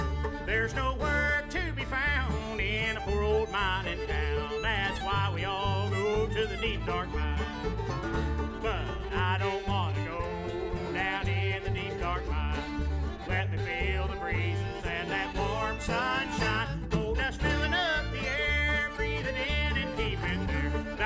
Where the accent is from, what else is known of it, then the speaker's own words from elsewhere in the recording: Fairmont, West Virginia, United States; I grew up in Fairmont, West Virginia, and you know, one of the main industries there was coal mining.